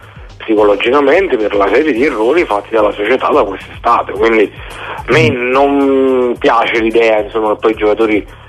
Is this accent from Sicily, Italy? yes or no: no; Naples, Campania, Italy; Noi siamo napoletani e conosciamo, insomma, le strade di Bagnoli